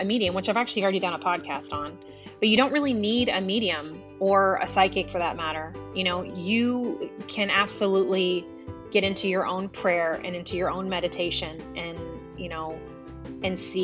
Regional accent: the South, United States; That's how I grew up. I grew up in the church. I'm from the South. And going to church on Sundays was a mandatory event every week, which is great.

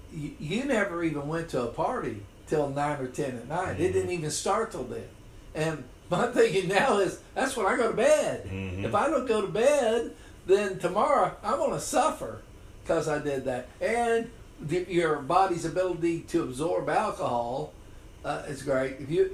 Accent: Oklahoma, United States; now in South Carolina, United States; Because my wife lives here, grew up here in South Carolina, and I grew up in Oklahoma.

